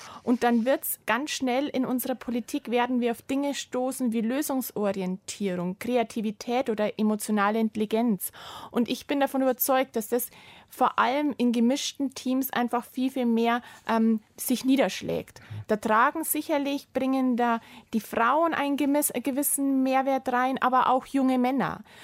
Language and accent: German; Bavaria, Germany; Und ich komme aus dem Landkreis Landshut und im Landkreis Landshut, der besteht aus 35 Kommunen